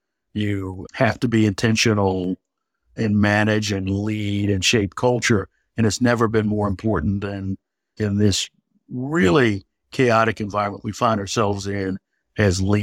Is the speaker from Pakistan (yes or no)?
no; St. Louis, Missouri, United States; in my hometown of St. Louis, Missouri